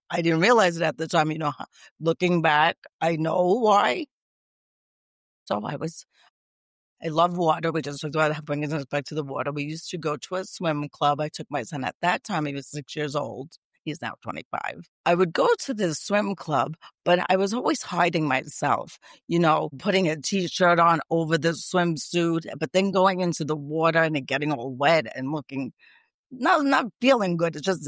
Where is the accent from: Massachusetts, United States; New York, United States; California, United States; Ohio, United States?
New York, United States; Brooklyn; now in Bluffton, United States; I grew up in Brooklyn, New York. I moved to Staten Island, New York after that when I got married and had my son.